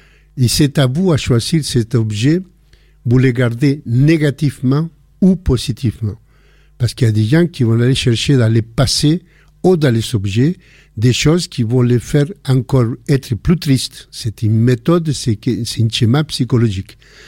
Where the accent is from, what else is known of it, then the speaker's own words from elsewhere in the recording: Chile; now in France; quand on est arrivé du Chili, on a un objet que c'est des colombes qu'on a pris, qu'on a gardé tout le temps, mais que ça montre un peu le moment qu'on était réfugié politique en France